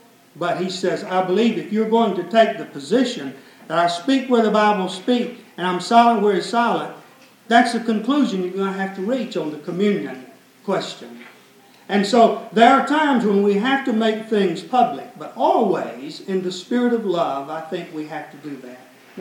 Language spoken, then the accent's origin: English; the South, United States; but where I grew up in the South